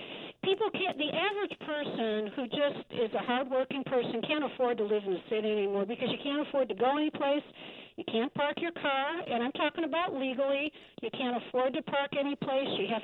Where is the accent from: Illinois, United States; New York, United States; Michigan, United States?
Illinois, United States; Chicago; I was born and raised in Chicago. I just got so fed up the last few years. I moved to a neighboring suburb